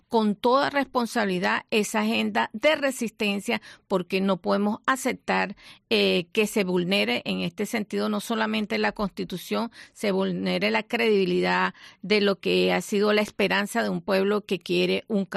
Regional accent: Venezuela; hay que actuar como ciudadanos venezolanos

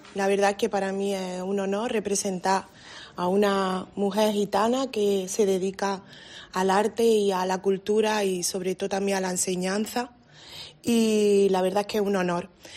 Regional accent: Almuñécar, Andalusia, Spain; para mí es un orgullo muy grande que en mi pueblo que tanto quiero, como mi Almuñeca

